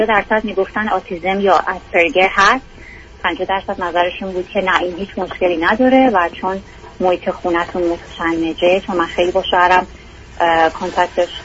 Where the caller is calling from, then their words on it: United States; من از امریکا هستم.